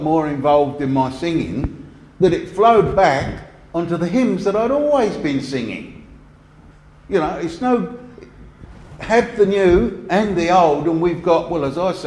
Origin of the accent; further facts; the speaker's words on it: East Ham, London, United Kingdom; the meeting where I grew up in London, East Ham